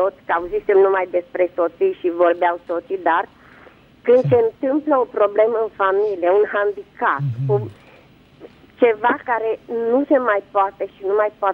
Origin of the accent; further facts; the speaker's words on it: Negrești-Oaș, Satu Mare County, Romania; sunt de la Negreștioa, satul mare.